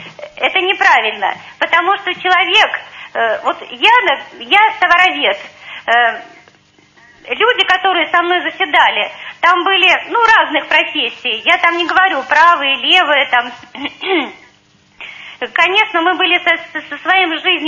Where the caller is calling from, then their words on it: Sochi, Krasnodar Krai, Russia; Да, я вас слышу, я звоню из Сочи.